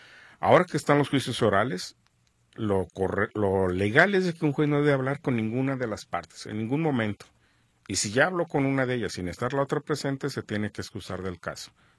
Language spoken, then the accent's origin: Spanish; Mexico; Quien le pagamos somos todos los mexicanos